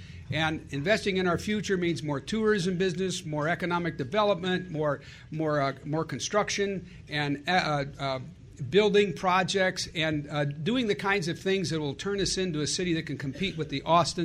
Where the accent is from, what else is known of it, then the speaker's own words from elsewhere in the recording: Omaha, Nebraska, United States; I grew up in the Benson area. I went to Monroe Junior High and Benson High School. My wife went to Central. So we are midtown, downtown type kids. We grew up in the core of Omaha.